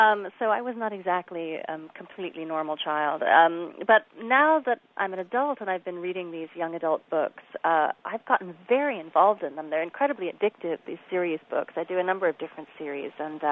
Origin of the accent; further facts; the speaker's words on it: New York City, New York, United States; also born or lived in London, United Kingdom; I was raised in New York City, partly in New York City and partly in London.